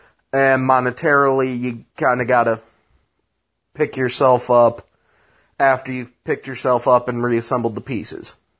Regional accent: Midwest, United States; I'm goddamn American from the Midwest, yo.

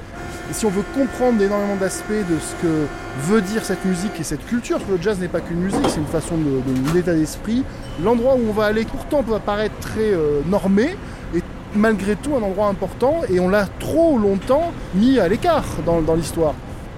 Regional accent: Provence-Alpes-Côte d'Azur, France; born there; en tant que Français qui suis né en Provence, blanc, de famille plutôt catho ou anticléricale, mais très française

